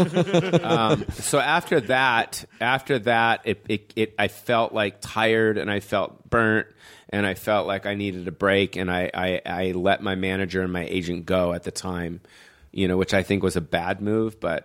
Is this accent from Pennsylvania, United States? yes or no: no; Beverly Hills, California, United States; growing up in Beverly Hills, I went to Beverly Hills High School.